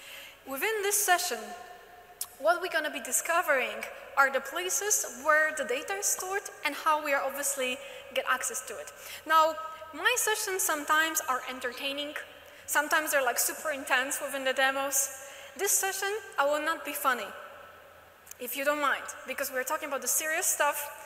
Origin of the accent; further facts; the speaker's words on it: Poland; It's a quite a complex surname because I come from Poland.